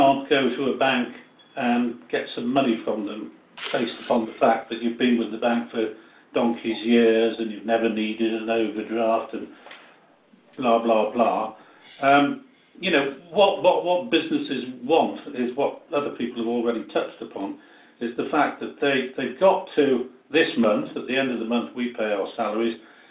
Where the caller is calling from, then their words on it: Wales, United Kingdom; Yeah, I'm phoning from North Wales.